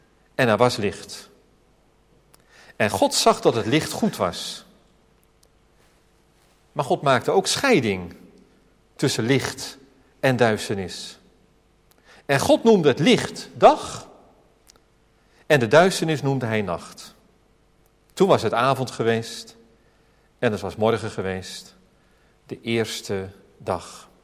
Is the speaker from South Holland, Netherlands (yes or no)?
yes; Alphen aan de Rijn, South Holland, Netherlands; Ik weet nog goed dat ik als jochie van 6 jaar... bij ons in Alphen aan de Rijn woonde gewoon aan een gewone straat waar heel veel kinderen 's avonds op straat speelden.